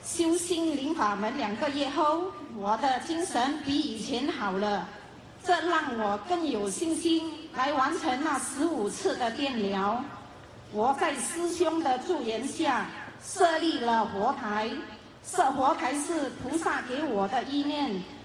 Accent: Johor, Malaysia; 我是来自马来西亚的柔佛州

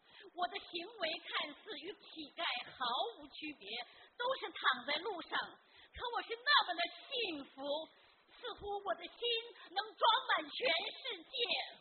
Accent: Germany; 我是来自德国的

